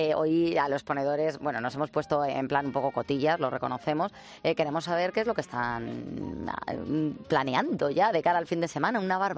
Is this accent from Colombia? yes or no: no; Arroyo de la Luz, Extremadura, Spain; este fin de mi pueblo, Arroyo de la Luz, estamos de feria y os tengo que decir que estáis todos invitados.